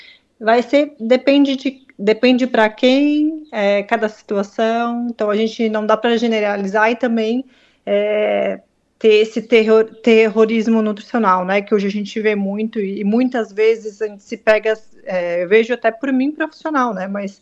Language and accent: Portuguese; Criciúma, Santa Catarina, Brazil; Eu sou de Criciúma.